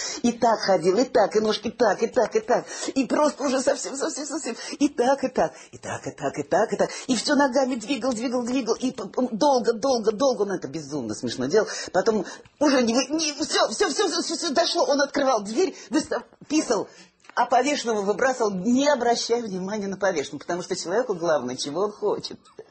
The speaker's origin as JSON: {"language": "Russian", "region": "Moscow", "country": "Russia", "said": "И я никак не понимала, как я вот москвичка и так далее, простую девку буду играть, простую семью."}